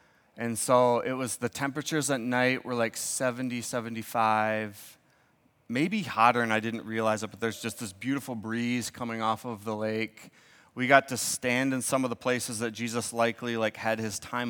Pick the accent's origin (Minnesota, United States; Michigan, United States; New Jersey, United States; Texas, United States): Michigan, United States; Look at how white they look under there. Sheesh, I'm from Michigan.